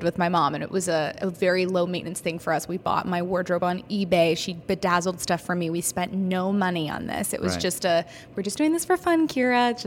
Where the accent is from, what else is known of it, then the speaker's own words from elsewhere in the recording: California, United States; also born or lived in New York, United States; So I went to college in New York. I'm originally from California.